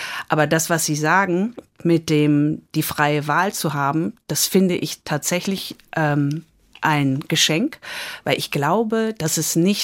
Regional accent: Dortmund, North Rhine-Westphalia, Germany; Also so war es jetzt in Dortmund, Bövinghausen, wo ich groß geworden bin, nicht.

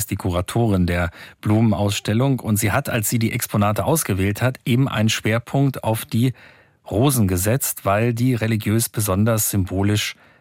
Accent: Hildesheim, Lower Saxony, Germany; born there; Ich komme ja gebürtig aus Hildesheim.

